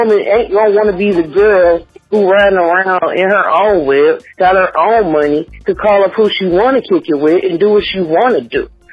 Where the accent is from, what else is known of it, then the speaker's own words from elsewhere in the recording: Dallas, Texas, United States; born there; Actually, I'm from Dallas, Texas. I was born in Dallas, Texas. My family is all in Dallas, Texas.